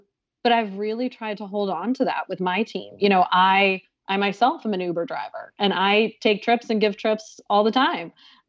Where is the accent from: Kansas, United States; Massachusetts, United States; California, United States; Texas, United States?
Massachusetts, United States; Boston; now in New York City, United States; I live in New York City now, but I'm from the Boston area. And I love driving back around Boston and just seeing towns I'd never seen before, neighborhoods I didn't even know existed.